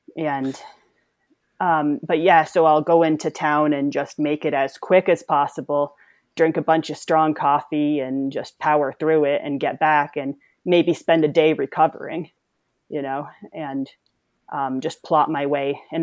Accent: East Coast, United States; I'm from the East Coast next to New York City, where there's like a lot of cell towers went up in the 90s.

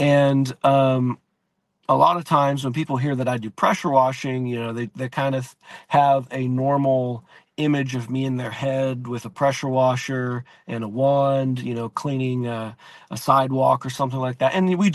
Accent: Crossville, Tennessee, United States; I grew up in Crossville, Tennessee, which is a little smaller town north of Chattanooga, off Interstate 40.

